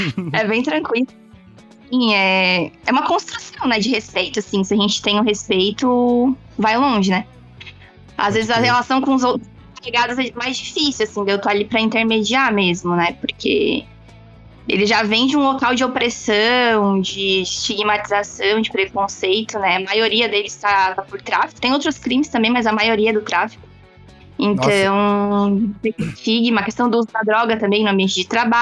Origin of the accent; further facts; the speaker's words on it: Santa Catarina, Brazil; Então, eu sou de Santa Catarina.